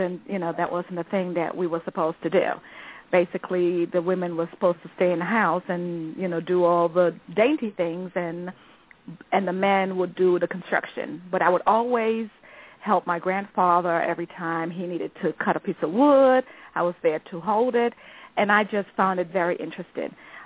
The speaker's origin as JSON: {"language": "English", "country": "U.S. Virgin Islands", "said": "Well, I'm actually from the Virgin Islands."}